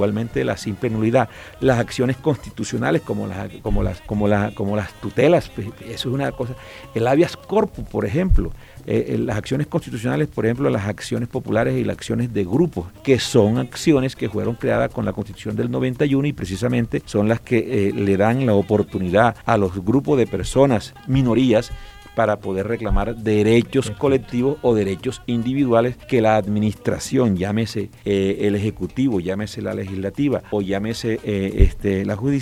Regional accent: Barranquilla, Atlántico, Colombia; yo como buen barranquillero, pues me gusta la música barranquillera, la música vallenata.

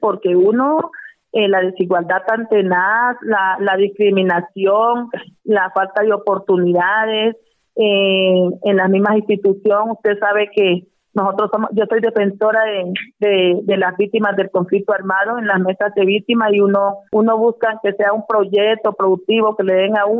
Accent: Barbacoas, Nariño, Colombia; moved away; vengo desplazada de Barbacoas, Nariño, de la vereda del Placé.

